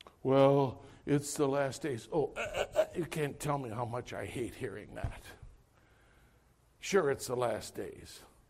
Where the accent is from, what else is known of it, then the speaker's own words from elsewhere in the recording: Wisconsin, United States; now in Scranton, United States; Hey, I'm in Scranton, Pennsylvania. I'm from Wisconsin. I don't know nobody here.